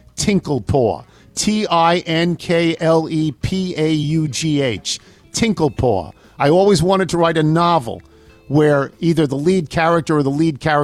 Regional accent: New York City, New York, United States; I grew up in Queens. I attended Holy Cross High School.

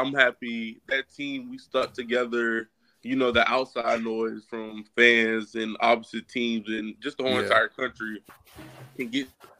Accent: Virginia, United States; I'll go out to Blacksburg and see what it's – because I'm from Virginia, but I've never been to Blacksburg.

